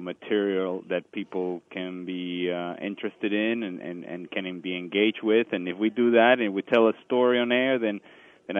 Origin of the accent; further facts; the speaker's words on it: Caracas, Capital District, Venezuela; now in United States; there wasn't much snow growing up in Caracas, Venezuela, as you may very well know.